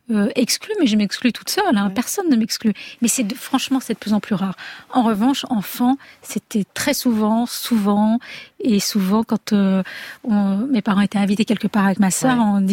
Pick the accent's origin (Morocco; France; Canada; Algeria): Algeria; moved away; Peut-être parce que j'ai grandi en Algérie